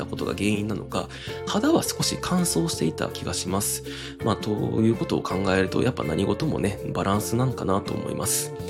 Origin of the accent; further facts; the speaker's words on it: Kobe, Hyogo, Japan; moved away as an adult; now in Tokyo, Japan; 僕の両親は関西、兵庫県に住んでおりまして、僕も大学を出るまでは基本的にあの兵庫県神戸市にずっと住んでいたので、あの僕の故郷、いつも心帰る場所は、今でも兵庫県神戸市です。